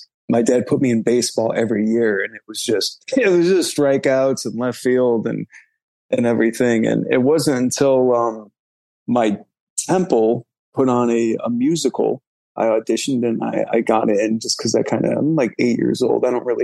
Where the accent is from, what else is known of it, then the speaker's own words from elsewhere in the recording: Chicago, Illinois, United States; Chicago's my hometown. I got started in the Chicago theater scene.